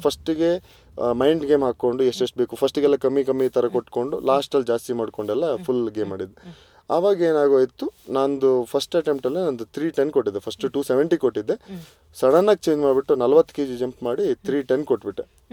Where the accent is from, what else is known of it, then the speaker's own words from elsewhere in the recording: Kundapura, Karnataka, India; ನಮ್ಮೂರಲ್ಲಿ ನಮ್ಮ ಕುಂದಾಪುರ ನಾನು ಹೇಳಬೇಕು ಅಂತಂದರೆ